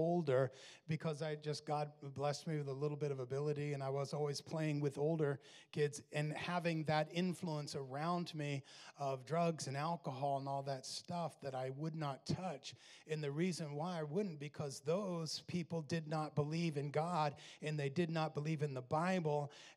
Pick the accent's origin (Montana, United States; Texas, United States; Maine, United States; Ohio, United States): Maine, United States; I'm the seventh of eight. I grew up in Maine, as you heard, and my family was very dysfunctional.